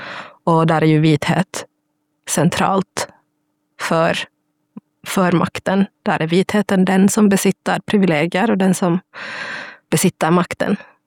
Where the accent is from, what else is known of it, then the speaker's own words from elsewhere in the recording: Helsinki, Uusimaa, Finland; jag har vuxit upp i södra Helsingfors som är en väldigt vit kontext, en ganska medelklassig kontext också.